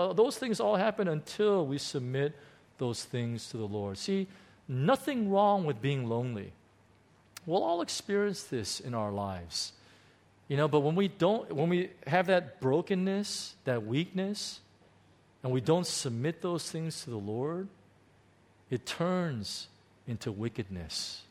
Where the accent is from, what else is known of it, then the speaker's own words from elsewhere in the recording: Chicago, Illinois, United States; I mean, I grew up in Chicago, in the beginning, inner city Chicago, South Side, you know, pretty rough neighborhoods.